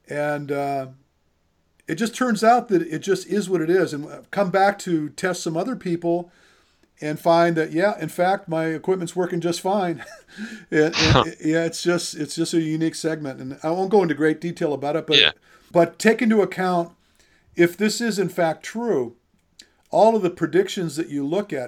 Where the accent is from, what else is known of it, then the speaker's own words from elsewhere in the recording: Michigan, United States; And I'm from Michigan, by the way.